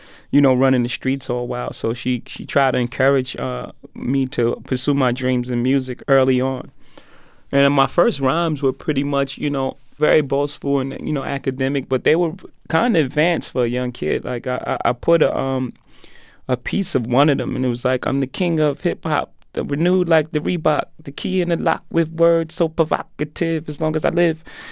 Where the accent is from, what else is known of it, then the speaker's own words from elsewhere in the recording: Brooklyn, New York, United States; Well, I grew up in Marcy Projects in Brooklyn, and my mom and pop had an extensive record collection.